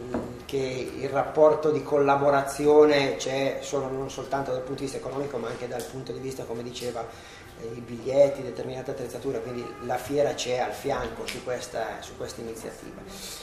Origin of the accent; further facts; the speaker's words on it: Arona, Piedmont, Italy; perché noi siamo di Arona